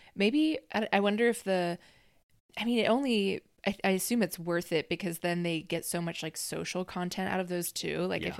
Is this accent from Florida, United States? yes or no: no; Torrance, California, United States; I'm from Torrance, California.